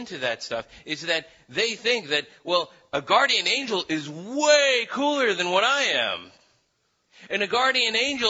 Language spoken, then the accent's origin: English; St. Louis, Missouri, United States; That's why in my hometown of St. Louis, Missouri, that right around the corner from my parents' house, just a few blocks away, there is this store that is devoted entirely to guardian angels.